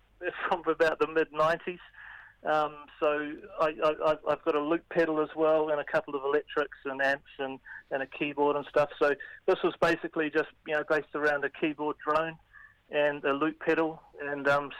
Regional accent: Wellington, New Zealand; now in Auckland, New Zealand; I grew up in Wellington. Mm-hmm. So I'm a Wellington boy, and I've been in Auckland for about 23, 24 years or so.

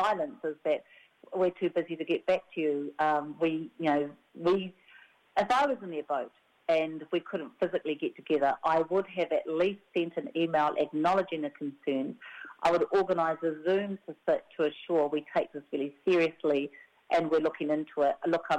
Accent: Taranaki, New Zealand; I'm from Taranaki and was on the whenua that was receiving it.

